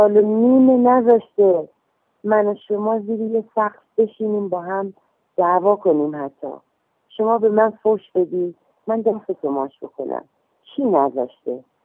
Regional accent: Iran; من شهروند ایرانی هستم که در ایران زندگی میکنم

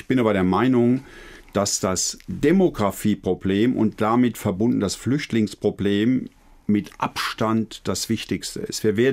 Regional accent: Eifel, Germany; Das war in einem kleinen Städtchen in der Eifel

